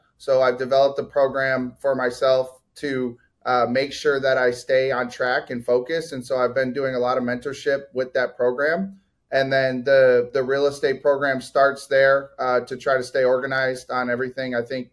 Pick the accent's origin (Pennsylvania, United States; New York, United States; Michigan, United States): Michigan, United States; Detroit; moved away as an adult; now in Dallas, United States; Yeah. So I'm actually from Detroit, Michigan, and moved out to Dallas in 2016.